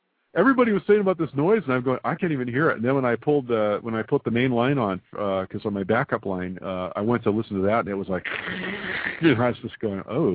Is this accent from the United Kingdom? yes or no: no; El Paso, Texas, United States; born there; I was born in the south, you know. I was born as far west to south as you can get. I was born in El Paso, Texas, and I am very proud of that.